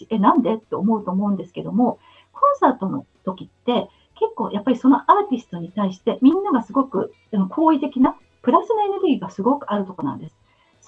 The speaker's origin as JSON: {"language": "Japanese", "town": "Kamakura", "region": "Kanagawa", "country": "Japan", "tie": "born or raised there", "also_born_or_lived": "Yokohama", "said": "私も横浜生まれで、鎌倉で育ってるので、江ノ島がすごく近いんですね。"}